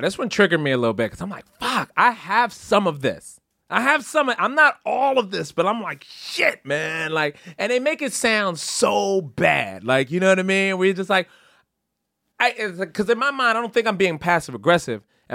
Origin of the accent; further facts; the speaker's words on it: New York, United States; Straight New York. I'm from New York, son.